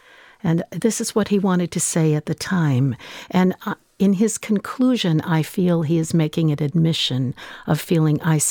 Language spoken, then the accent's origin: English; Michigan, United States; I'm from Michigan.